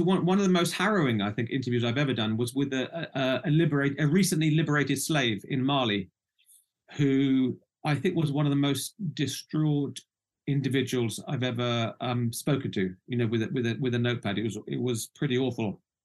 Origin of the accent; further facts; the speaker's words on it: United Kingdom; I'm British, I come from the UK